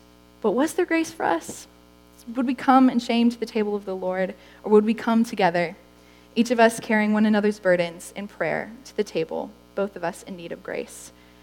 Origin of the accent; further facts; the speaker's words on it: Minnesota, United States; I'm from Minnesota, so stepping outside in June in Carolina is like the worst.